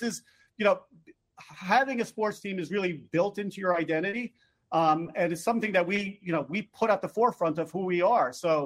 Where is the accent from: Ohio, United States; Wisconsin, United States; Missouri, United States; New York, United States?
New York, United States; Where I talked about my kids, where I'm from. I'm from New York. I'm a Yankees fan.